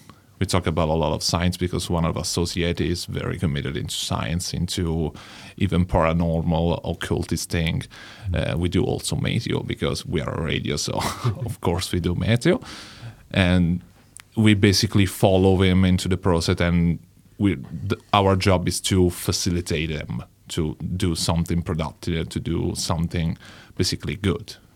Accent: L'Aquila, Abruzzo, Italy; We're from Italy, especially in L'Aquila, which is a very small city.

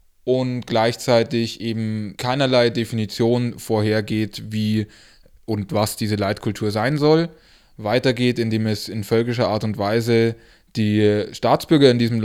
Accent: Regensburg, Bavaria, Germany; wir als Organisation der Sozialistischen Jugend Deutschlands, die Falken, hier aus Regensburg, wo ich herkomme

